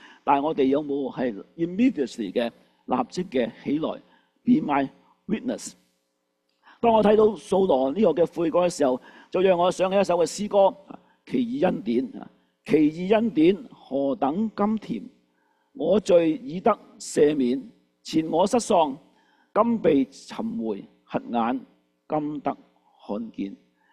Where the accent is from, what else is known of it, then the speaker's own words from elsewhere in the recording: China; 即係我諗類似我哋中國人講話